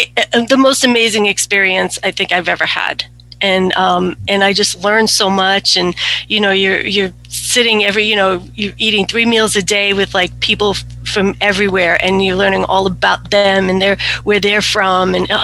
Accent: Boston, Massachusetts, United States; growing up in Boston, what do we have there? Salem.

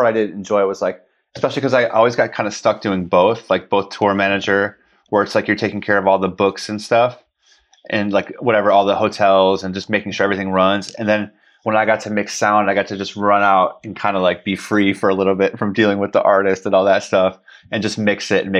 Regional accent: Chicago, Illinois, United States; also born or lived in Oakland; now in Nashville, United States; I grew up in Chicago.

